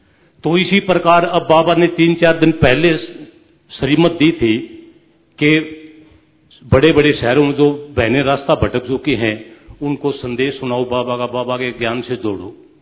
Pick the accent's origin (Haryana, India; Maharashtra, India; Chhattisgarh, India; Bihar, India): Haryana, India; Rohtak; मैं हरियाणा से हूं सर, रोहतक से। एक्सरुस्मैन हूं, फौजी हूं मैं।